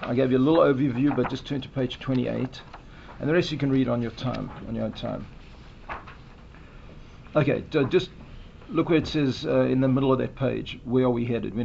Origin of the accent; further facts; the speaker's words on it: Port Elizabeth, Eastern Cape, South Africa; From my accent, you can tell I'm not Native American. I grew up in South Africa, in a city called Port Elizabeth, went to University of Cape Town, studied actuarial science